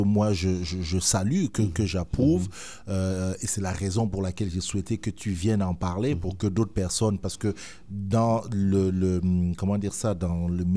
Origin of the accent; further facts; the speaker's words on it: Littoral, Cameroon; toi et moi, on vient du même pays, on vient du Cameroun